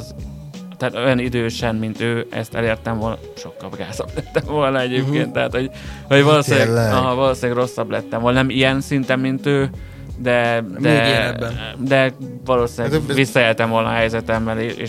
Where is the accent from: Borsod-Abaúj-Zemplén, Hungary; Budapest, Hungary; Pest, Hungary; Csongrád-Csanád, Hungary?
Borsod-Abaúj-Zemplén, Hungary; Miskolc; Persze, igen, én találkoztam már ilyen ilyet, Miskolci vagyok, tehát elég sok ilyet láttam